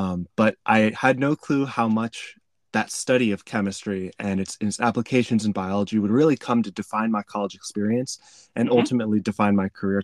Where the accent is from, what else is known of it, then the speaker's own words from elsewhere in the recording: Missouri, United States; So I'm from Missouri, and this program allowed me to attend WashU actually for free.